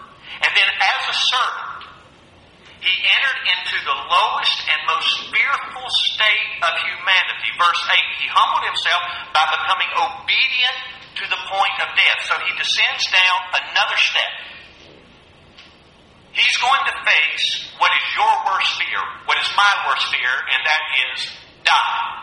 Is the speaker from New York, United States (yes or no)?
no; Pickens, South Carolina, United States; also born or lived in Travelers Rest / Williamsburg / Virginia Beach; now in Winnsboro, United States; I grew up in Pickens, South Carolina. The metropolis of Pickens, South Carolina. And then we upgraded and moved to Trappers Rest, South Carolina. And now I'm in Winsboro, so by way of Williamsburg and Virginia Beach.